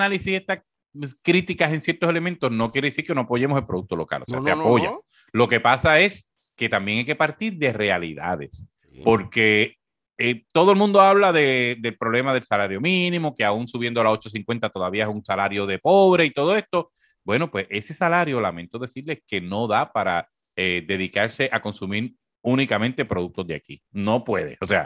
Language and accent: Spanish; Puerto Rico; yo soy muy boricua y me gustan mucho las cosas de aquí, adoro la bandera de Puerto Rico